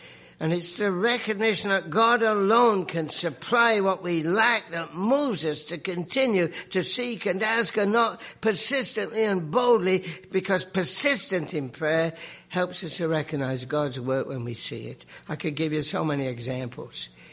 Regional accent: England, United Kingdom; I'm an Englishman. I grew up, I was a kid in the Second World War

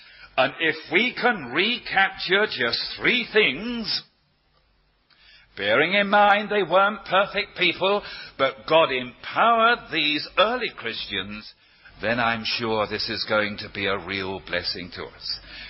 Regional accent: London, United Kingdom; I didn't like that because I'm a Cockney.

